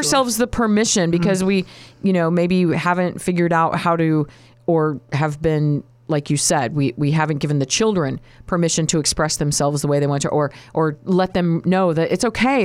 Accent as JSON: {"language": "English", "region": "the South", "country": "United States", "accent": "Southern", "said": "I mean, I'm really good at my Southern accent"}